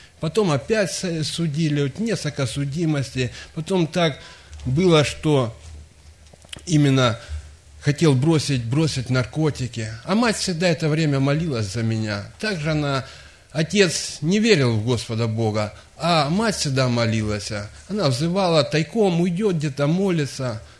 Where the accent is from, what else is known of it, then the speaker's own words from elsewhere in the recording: Timashevsk, Krasnodar Krai, Russia; я из Тимашевска.